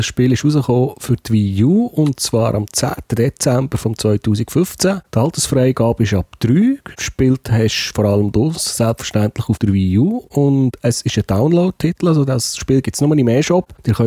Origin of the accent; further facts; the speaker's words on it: Switzerland; Ja, wir sind Schweizer, das macht unseren Charme aus.